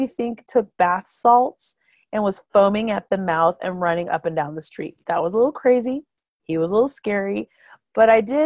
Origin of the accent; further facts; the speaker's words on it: Boulder, Colorado, United States; I grew up in Boulder, which is weird, but annoying actually now because it's changed a lot